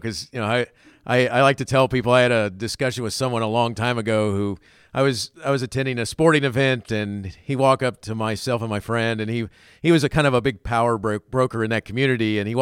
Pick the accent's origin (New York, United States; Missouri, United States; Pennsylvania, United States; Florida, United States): Florida, United States; I grew up in Florida at the time during the Apollo space missions